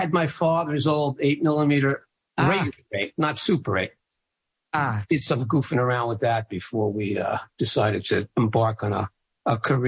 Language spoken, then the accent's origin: English; Brooklyn, New York, United States; Yeah, well, rough and tumble meaning, well, we grew up near Sheepshead Bay.